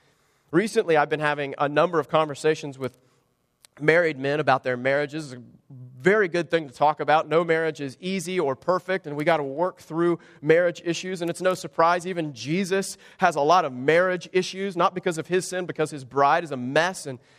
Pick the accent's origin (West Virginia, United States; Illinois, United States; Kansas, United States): Kansas, United States; So I mentioned I'm from Kansas, otherwise known as Tornado Alley.